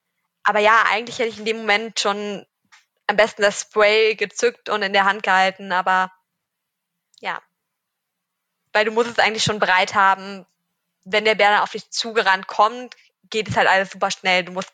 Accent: Cologne, North Rhine-Westphalia, Germany; Ja, ich komme aus Köln und habe da irgendwie so ein Faible für.

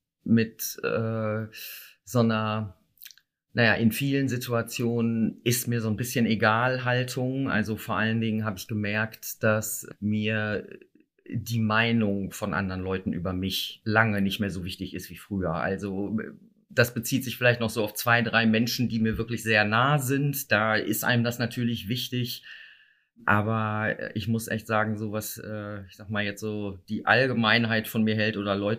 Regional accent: North Rhine-Westphalia, Germany; now in Hamburg, Germany; Ja, ich lebe in Hamburg seit knapp 30 Jahren. Ich komme eigentlich aus dem Ruhrgebiet.

